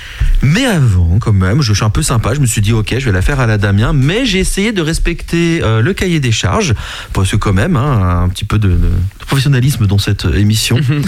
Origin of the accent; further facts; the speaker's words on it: France; chez nous, pas du tout, parce que bah, nous sommes français